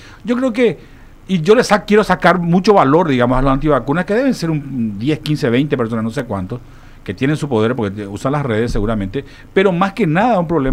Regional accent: Paraguay

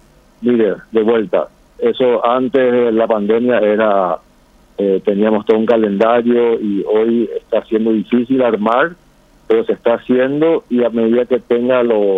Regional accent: Paraguay; tanto como paraguayo como también vinculado al Estado de Israel

